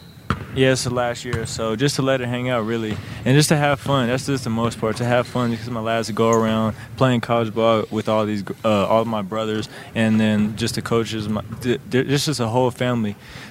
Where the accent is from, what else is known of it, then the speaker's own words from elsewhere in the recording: Colorado, United States; especially for people in the state of Colorado and that's growing up in Colorado